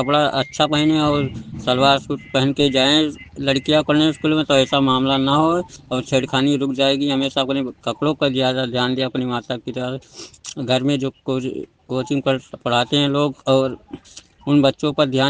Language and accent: Hindi; Prayagpur, Uttar Pradesh, India; जिला बहराइच प्रयागपुर का निवासी हूँ।